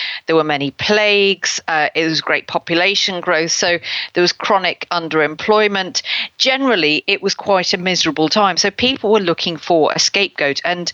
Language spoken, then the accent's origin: English; Lincoln, East Midlands, United Kingdom; because they were hanged in Lincoln, and that's my hometown.